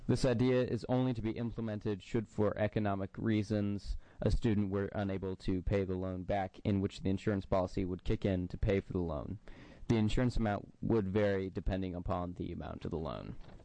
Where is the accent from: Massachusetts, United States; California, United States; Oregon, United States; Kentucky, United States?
Oregon, United States; Bend; from Bend.